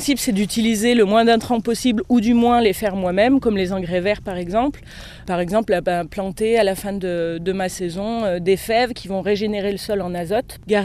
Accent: Auvergne-Rhône-Alpes, France; now in Prades, France; je suis arrivée sur Prades en octobre dernier. J'étais sur Jaujac avant et je suis originaire de la Loire à la base. Je suis arrivée en Ardèche en 2019

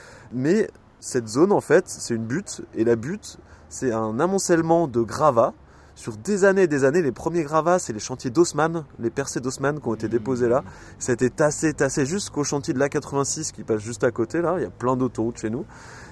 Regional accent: France; Moi, je viens des bords de Loire à l'origine et je rêvais de la Loire tout le temps, tout en habitant sur l'île Saint-Denis

